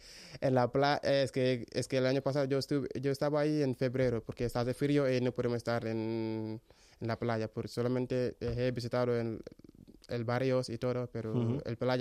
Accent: Serekunda, Gambia; nosotros vivimos en el centro, en Serecunda se llama, Serecunda. Uh-huh. Es que nosotros vivimos ahí con mi familia y todo, pero estamos muy bien ahí.

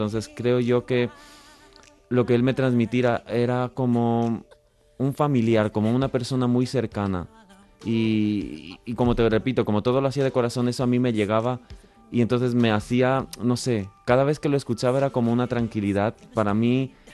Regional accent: Ecuador; Sí, soy de Ecuador.

